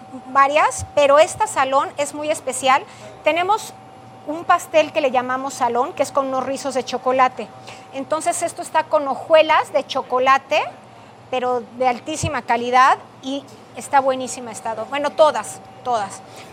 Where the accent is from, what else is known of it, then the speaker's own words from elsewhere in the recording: Texcoco, State of Mexico, Mexico; Yo me crié en Texcoco